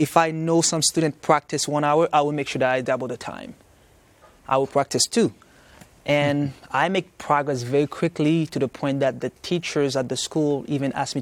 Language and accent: English; Haiti; Growing up in Haiti, I faced many struggles, and usually it's because of your belief. For example, I remember in school, people would say stuff about me because I was keeping the Sabbath.